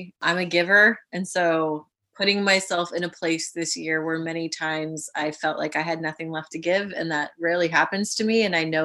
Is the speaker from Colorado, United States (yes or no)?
yes; Colorado, United States; now in California, United States; You know, I grew up in Colorado, which is, it's beautiful, but I don't ski.